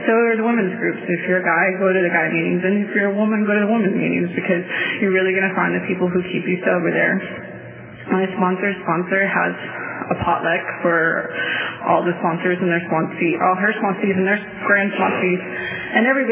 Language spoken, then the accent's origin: English; Texas, United States; I'm from Texas, but different parts have different accents.